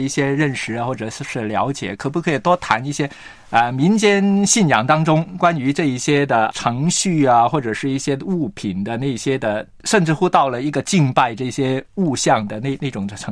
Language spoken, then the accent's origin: Chinese; Hong Kong; 我自己呢，由于我在香港呢成长